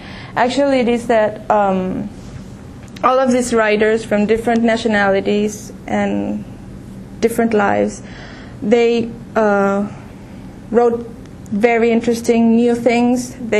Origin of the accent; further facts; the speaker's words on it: Chile; I'm from Chile. Yeah.